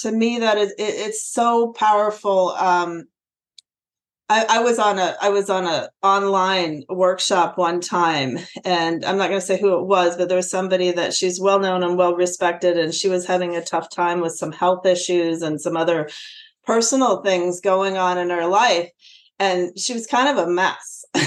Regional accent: Plano, Texas, United States; And I grew up in Plano, Texas, north of Dallas, Texas

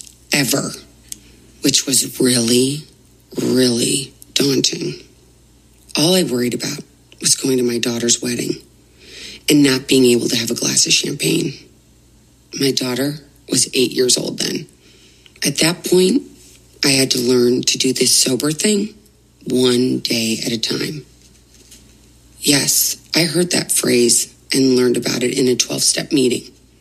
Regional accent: St. Louis, Missouri, United States; I grew up in St. Louis, home of Anheuser-Busch.

